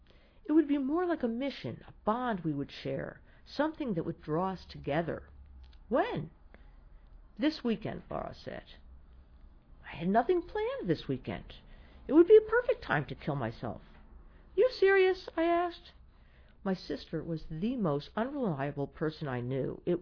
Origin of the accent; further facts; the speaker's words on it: Albany, New York, United States; now in Boston, United States; we grew up in Albany, and we each went, you know, in the opposite direction, about 2.5 hours, 3 hours